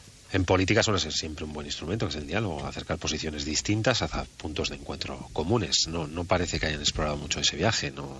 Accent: Basque Country, Spain; Vengo del País Vasco

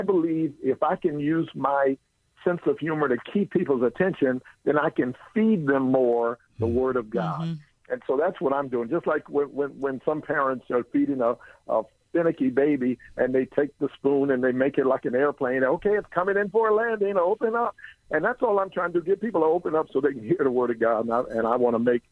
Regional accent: Philadelphia, Pennsylvania, United States; now in Bay Area, United States; That's like I grew up in Philly. I'm now in the Bay Area, so I know.

